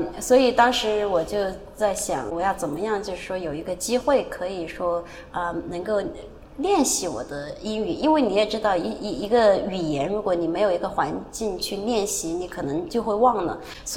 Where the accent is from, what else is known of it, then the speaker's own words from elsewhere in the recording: China; 我们中国人，比如说第一次见到一个人，我们可能会说哇，你很漂亮。